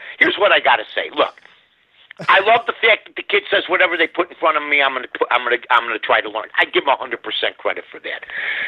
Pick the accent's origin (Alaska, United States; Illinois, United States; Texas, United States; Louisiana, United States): Illinois, United States; Chicago; Great time growing up in Chicago.